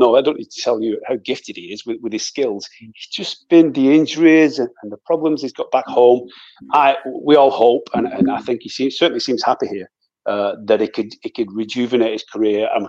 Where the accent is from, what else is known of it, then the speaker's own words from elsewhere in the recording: Wigan, North West England, United Kingdom; I'm from Wigan originally